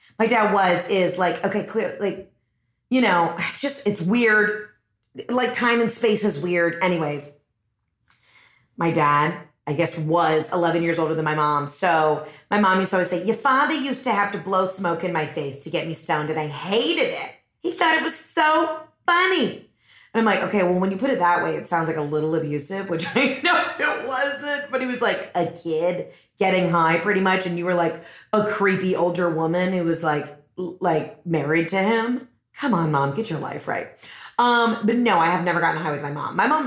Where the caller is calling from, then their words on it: Maine, United States; Hey, Heather, it's … I'm calling from Maine.